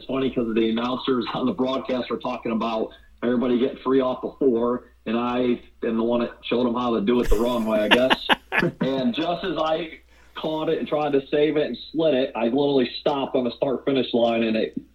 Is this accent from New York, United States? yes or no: yes; Corning, New York, United States; now in Graham, United States; So originally, I grew up in Corning, New York, which for most people that know where Watkins Glen International is, about 10 minutes from there. And I've been in North Carolina now for 20 years.